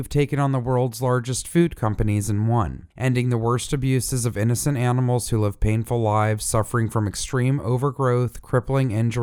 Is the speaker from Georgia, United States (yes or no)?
yes; Georgia, United States; We had an amazing big playground outside of my neighborhood in my hometown called the Chattahoochee Nature Center, which was along the Chattahoochee River.